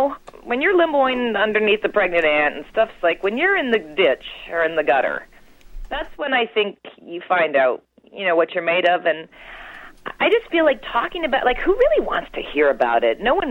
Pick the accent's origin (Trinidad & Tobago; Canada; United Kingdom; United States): Canada; And I am Canadian